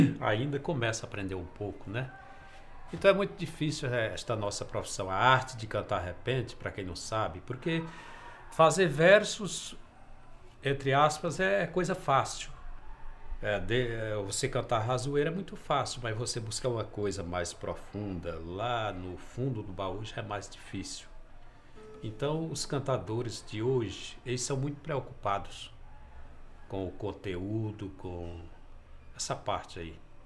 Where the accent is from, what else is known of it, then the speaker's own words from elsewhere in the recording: Nova Russas, Ceará, Brazil; Eu sou do estado do Ceará. Eu nasci no Nordeste brasileiro, no estado do Ceará. Nasci na cidade de Nova Russas, que fica em pleno sertão. Por sinal, nasci no sítio, né? A minha origem é de sertanejo. Minha origem é sertaneja. Eu me criei na roça.